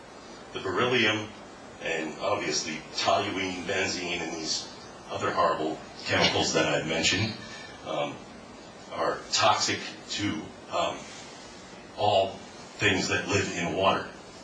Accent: Andover, New Jersey, United States; I'm from Andover, New Jersey.

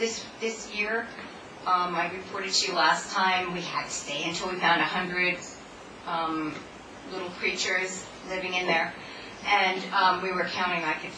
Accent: Ledgewood, New Jersey, United States; You remember me. I'm from Ledgewood, and I have Drake's Brook in my backyard.

